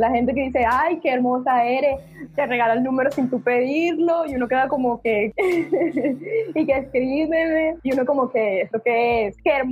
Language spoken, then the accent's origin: Spanish; Maracaibo, Zulia, Venezuela; now in Barranquilla, Colombia; Ok, bueno, tengo 4 años acá en Barranquilla, soy de Maracaibo.